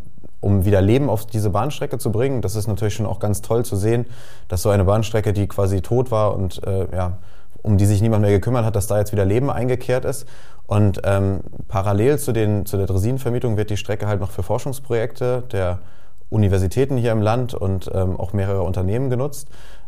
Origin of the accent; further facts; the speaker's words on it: Lütjenburg, Schleswig-Holstein, Germany; immer wenn ich nach Hause gekommen bin, ich komme ursprünglich aus Lütjenburg